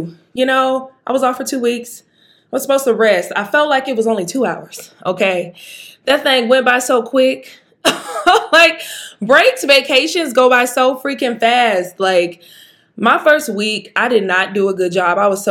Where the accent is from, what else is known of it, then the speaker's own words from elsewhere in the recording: Mississippi, United States; But those meals that are like Southern, because I'm from Mississippi, that you kind of want to cook yourself, I'll do that. I'll do like collard greens. I'll do dressing. I'm a Southern girl, so I eat chitlins.